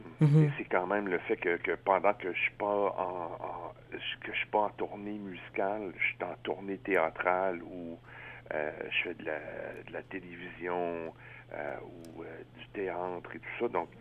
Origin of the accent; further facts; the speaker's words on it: Sudbury, Ontario, Canada; Moi, je suis natif du nord de l'Ontario, donc Sudbury, Ontario.